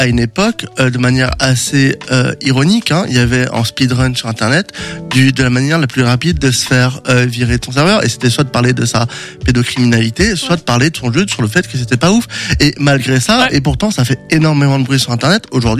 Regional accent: France; De un, nos voix en tant que Français, déjà, sont pas très importantes pour

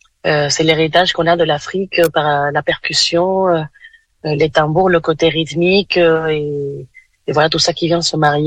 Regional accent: Caracas, Capital District, Venezuela; now in France; Je viens du Venezuela, donc je suis née à Caracas, et j'habite en France depuis 12 ans maintenant.

